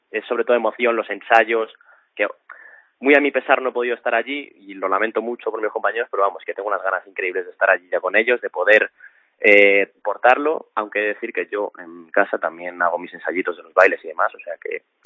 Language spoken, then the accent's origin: Spanish; Madrid, Community of Madrid, Spain; yo obviamente soy madrileño, pero mis padres, toda mi familia es gallega